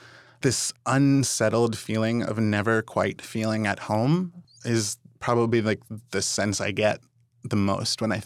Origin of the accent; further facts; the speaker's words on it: West Virginia, United States; also born or lived in Egypt; I come from three very distinct places that I have ties to: Egypt, West Virginia, and Yale